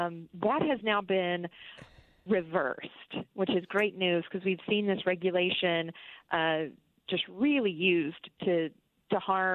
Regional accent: South Carolina, United States; In my home state of South Carolina, Miracle Hill Ministries, they were directly threatened

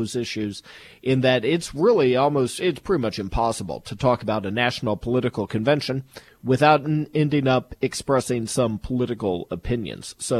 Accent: Indiana, United States; that's my home state, Indiana

